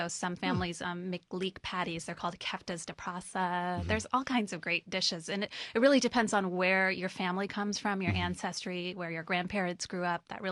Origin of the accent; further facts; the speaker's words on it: San Luis Obispo, California, United States; Yeah, I grew up on the Central Coast. I'm a local.